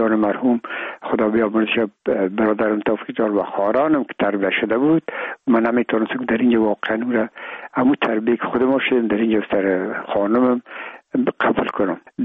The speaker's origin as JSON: {"language": "Persian", "country": "Afghanistan", "said": "ما افغان هستیم،"}